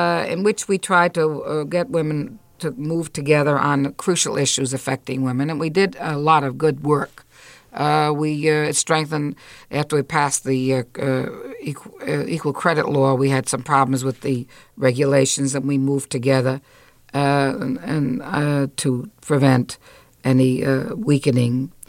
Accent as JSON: {"language": "English", "town": "New York City", "region": "New York", "country": "United States", "said": "which were very crucial since I came from New York City"}